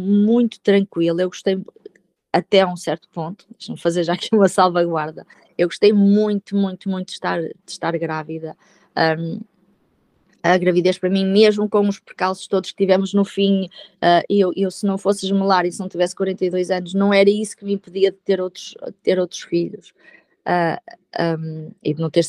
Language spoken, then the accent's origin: Portuguese; Santa Maria da Feira, Aveiro, Portugal; Eu trabalho no Porto, sou de Santa Maria da Feira